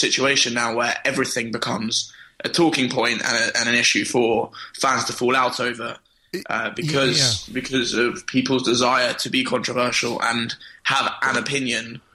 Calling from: New York, United States; I'm calling from New York.

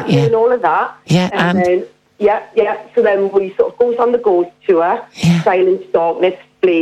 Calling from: Newcastle, North East England, United Kingdom; Newcastle.

